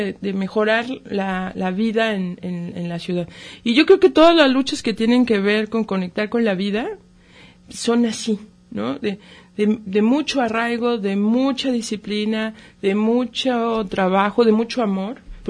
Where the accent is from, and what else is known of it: Mexico